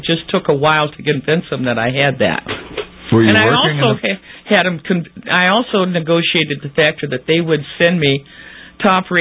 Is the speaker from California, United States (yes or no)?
no; Detroit, Michigan, United States; I'm from Michigan. Really? What part? The suburbs in Detroit.